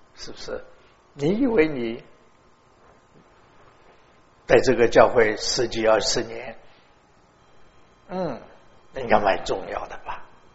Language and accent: Chinese; China; 特别是我们中国人，我们做传道人的、做牧师的，也会蛮喜欢收集不同的学位